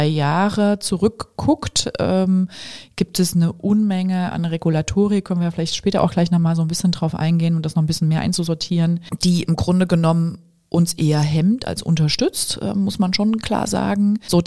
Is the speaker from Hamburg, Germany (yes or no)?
no; Leipzig, Saxony, Germany; Ich bin ja sozusagen in der Nähe von Leipzig geboren und groß geworden in Leipzig